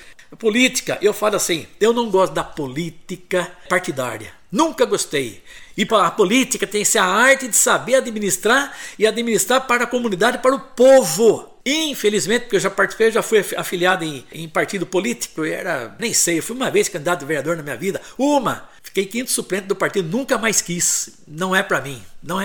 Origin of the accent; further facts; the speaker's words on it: Santa Bárbara d'Oeste, São Paulo, Brazil; E Santa Bárbara do Oeste, minha terra, certo?